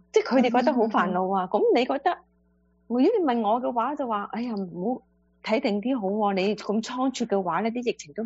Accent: China; 我哋中国人就好少自己喺度揼嘢做嘢噶嘛

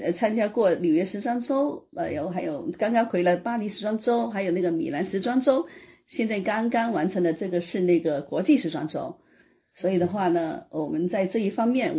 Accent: China; 我们要为自己中国人争口气呀

